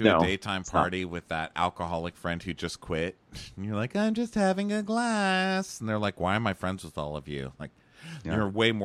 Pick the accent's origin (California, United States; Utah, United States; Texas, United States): Texas, United States; I would love to be on Dallas just because I'm from Texas and love it.